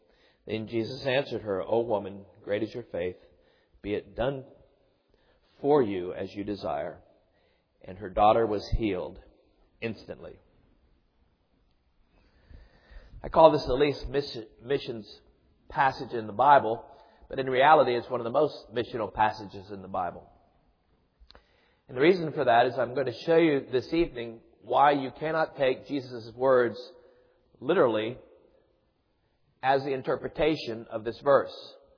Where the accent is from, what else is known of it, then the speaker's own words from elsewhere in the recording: Miami, Florida, United States; you didn't know that I was from Miami and don't like snow a whole lot